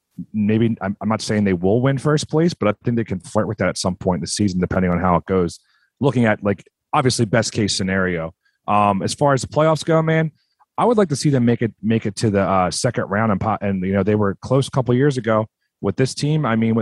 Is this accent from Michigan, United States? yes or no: no; Philadelphia, Pennsylvania, United States; the lore of growing up in the Philadelphia area and being a Flyers fan.